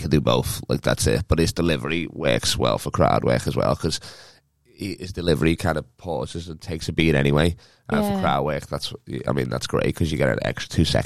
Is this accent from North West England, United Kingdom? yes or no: yes; North West England, United Kingdom; accent: Scouse; I'm used to the Scouse accent anyway. Everybody sounds like me back ho